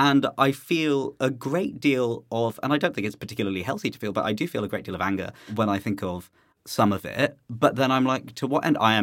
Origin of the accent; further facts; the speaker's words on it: United Kingdom; you and I are both second-generation immigrants. We're British people, although we haven't sort of abandoned our Asian-ness